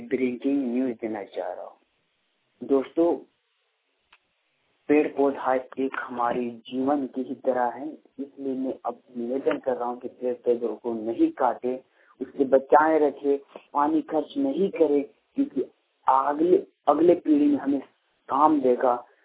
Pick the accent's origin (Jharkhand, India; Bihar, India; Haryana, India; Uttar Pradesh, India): Jharkhand, India; Betla; होली में बहुत सारी धूम मची मेरे गाँव बेतला में